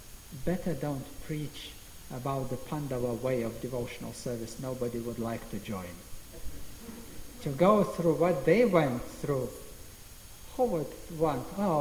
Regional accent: Lithuania; English is a second language; Even in Lithuania, I'm from Lithuania, it's 3 million population country.

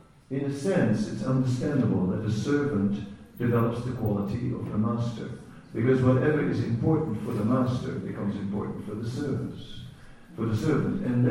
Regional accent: Netherlands; I am from the Netherlands, and Holland is a kind of very Protestant country, mostly.

